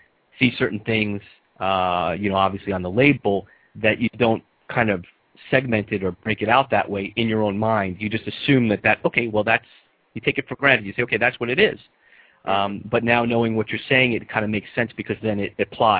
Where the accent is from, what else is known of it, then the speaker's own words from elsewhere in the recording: New York, United States; now in South Florida, United States; being a New Yorker, as most who have listened know, I've mentioned about my upbringing and all.